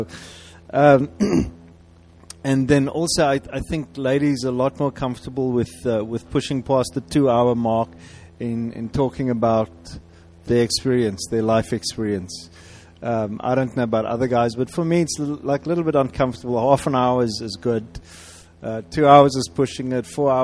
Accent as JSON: {"language": "English", "country": "South Africa", "said": "I come from South Africa, and that's Mandela Land."}